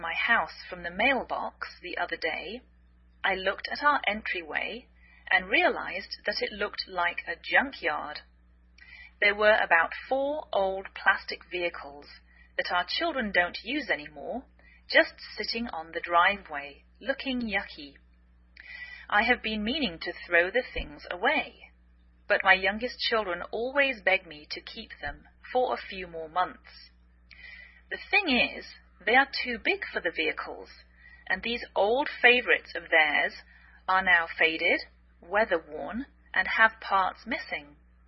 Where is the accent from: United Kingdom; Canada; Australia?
United Kingdom; now in United States